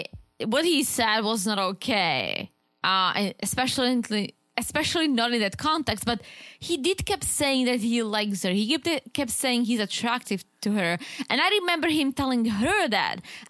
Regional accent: Czechia; English is a second language; It's the same way I'm from Czech.

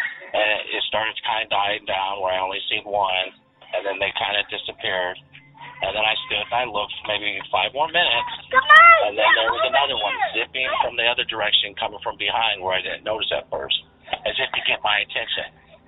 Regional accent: Illinois, United States; I'm from Central Illinois.

